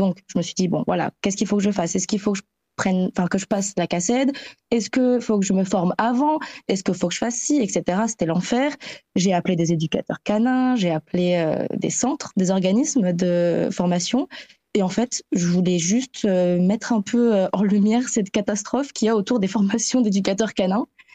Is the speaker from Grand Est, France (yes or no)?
no; Brittany, France; Faut pas oublier que je suis bretonne.